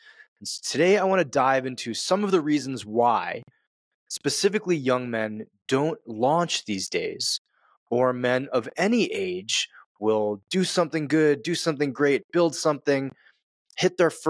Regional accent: East Coast, United States; Like, I grew up on the East Coast.

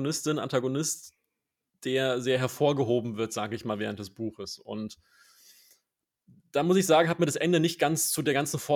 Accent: Darmstadt, Hesse, Germany; Aus Darmstadt.

